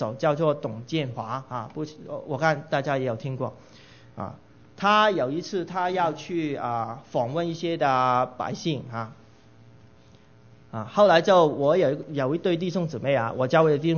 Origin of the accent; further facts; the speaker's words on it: Guangdong, China; Chinese is a second language; 你看到我讲国语都不是很灵光，你就知道我是广东人啊。